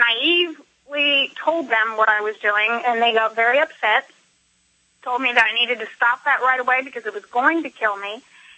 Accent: Florida, United States; from Southeast Florida, close to the Palm Beaches.

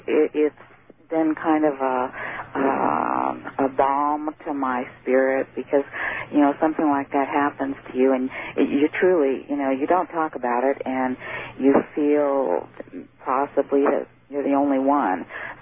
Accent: West Coast, United States; And see, I didn't grow up in this area. I have ties back there, but I grew up on the West Coast.

